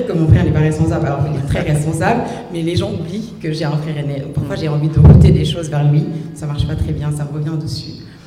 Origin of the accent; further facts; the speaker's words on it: Dakar, Senegal; J'ai grandi à Dakar, donc j'ai passé les 18 premières années de ma vie à Dakar. Au Mamel, vraiment la pointe la plus à l'ouest de l'Afrique, et juste en face de l'Atlantique